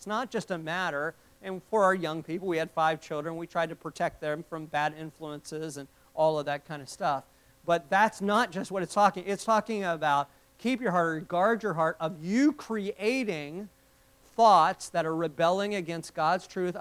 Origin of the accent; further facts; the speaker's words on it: West Virginia, United States; I grew up in West Virginia between 2 hills. In fact, the name of my road was Doug Hill Road.